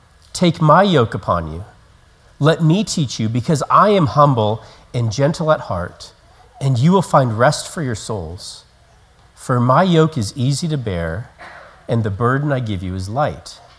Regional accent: Colorado, United States; I grew up in Colorado and we lived in an area where we would get lots of snow.

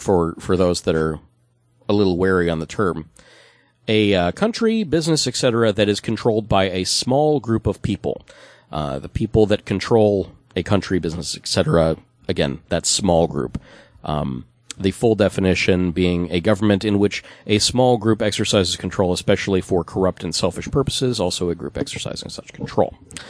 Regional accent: Scotland, United Kingdom; And I am also a Scotsman, so there.

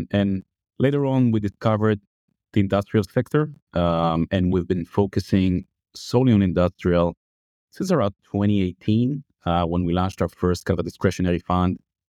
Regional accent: Israel; moved away as an adult; now in Hoboken, United States; I came here when I came from Israel 5 years ago.

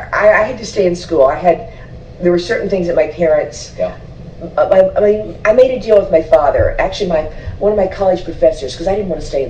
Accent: Richland Hills, Texas, United States; I actually grew up in an area between Fort Worth and Dallas, an area called Richland Hills.

